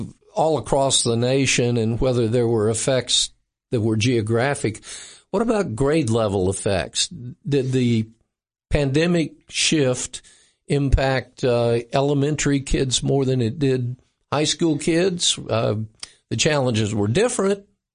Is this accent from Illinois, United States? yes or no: no; Florida, United States; I call Tennessee my home state now, but I sort of grew up in Florida and so I watch that system some too.